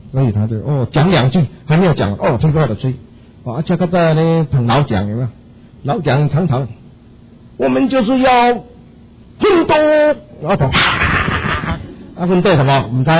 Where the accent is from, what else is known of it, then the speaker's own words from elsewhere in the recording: Taiwan; accent: Taiwanese; 都乡音都较重，我有台湾腔